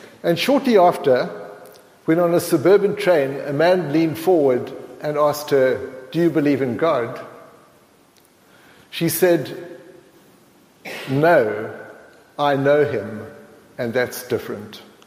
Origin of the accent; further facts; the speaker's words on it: Ireland; it's possibly because I'm Irish